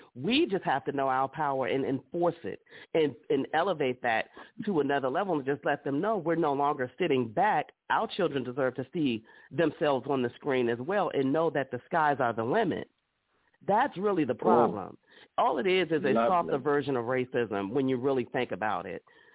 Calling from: Sterling, Virginia, United States; calling from Sterling, Virginia, Loudoun County.

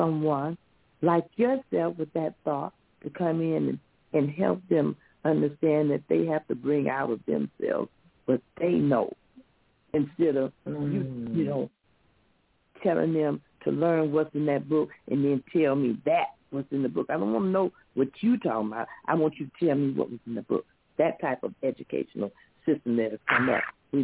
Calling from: Flint, Michigan, United States; I am calling from Flint, Michigan.

